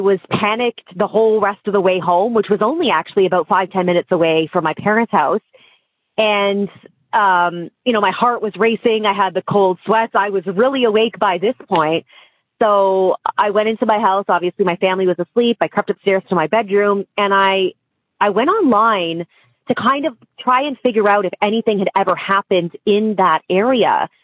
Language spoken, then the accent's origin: English; Ontario, Canada; I grew up outside of Toronto, just north of Toronto.